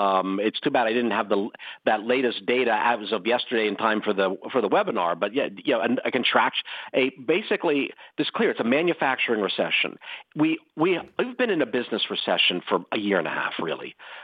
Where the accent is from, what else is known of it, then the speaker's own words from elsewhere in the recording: Pennsylvania, United States; Josh Shapiro, the governor of my home state, Pennsylvania, will be chosen as the vice presidential nominee.